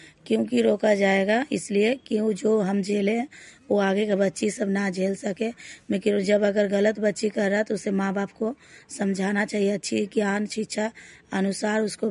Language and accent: Hindi; Madhopur, India; हम माधोपुर से हैं।